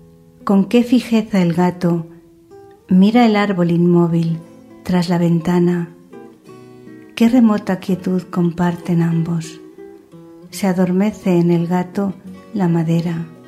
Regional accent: Valencia, Valencian Community, Spain; de Valencia, España

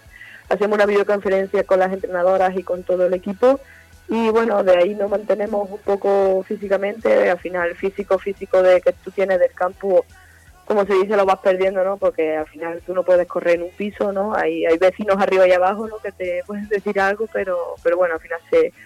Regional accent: Seville, Andalusia, Spain; now in Valencia, Spain; la verdad que al final venía de Sevilla, ¿no? Venía de mi tierra, ¿no? Como se dice

